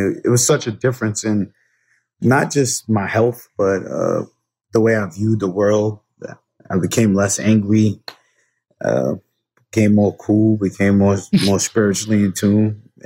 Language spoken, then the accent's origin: English; Yonkers, New York, United States; But growing up in Yonkers, it was pretty, I like to say it was rough, but great. It was I'm 48, so me growing up was in the 70s and 80s